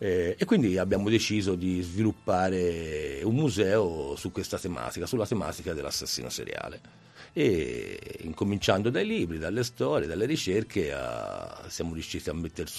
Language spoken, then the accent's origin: Italian; Florence, Tuscany, Italy; io sono fiorentino, quindi non si sente l'accento, lo so. Comunque mi mancava la mia città, ci mancava la nostra città, e quindi abbiamo deciso di tornare a Firenze